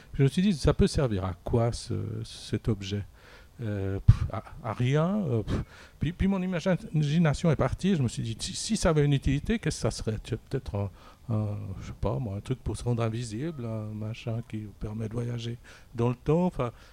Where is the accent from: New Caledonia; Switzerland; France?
Switzerland; J'ai d'abord travaillé comme je suis suisse, j'ai d'abord travaillé dans une banque, évidemment.